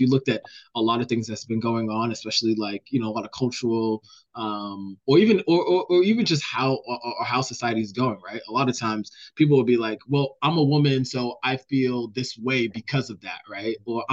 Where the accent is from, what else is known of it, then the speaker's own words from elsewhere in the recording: United States; man, I'm an American soldier.